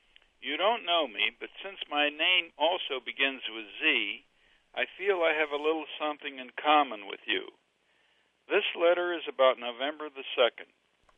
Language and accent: English; California, United States; while we're from California, which is, we think, is safe for the Kerry campaign